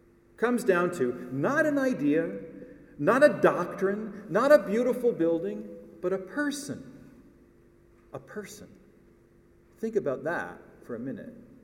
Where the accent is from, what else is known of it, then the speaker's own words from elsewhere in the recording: Midwest, United States; I grew up in the Midwest. That was a standard practice for the churches in my neighborhood, not at the cathedral.